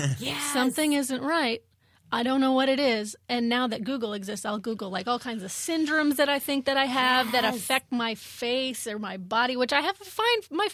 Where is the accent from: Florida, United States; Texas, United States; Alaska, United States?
Florida, United States; In Florida.